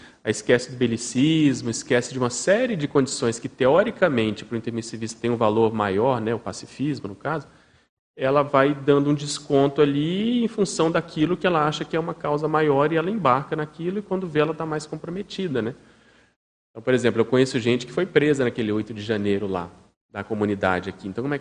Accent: Brasília, Federal District, Brazil; Eu, como sou de Brasília, vejo muito caso, né?

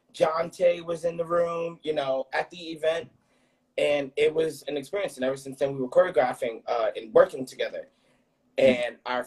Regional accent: New Jersey, United States; I am a pioneer in the Jersey club scene, the party scene. I'm definitely from Jersey, a Jersey boy.

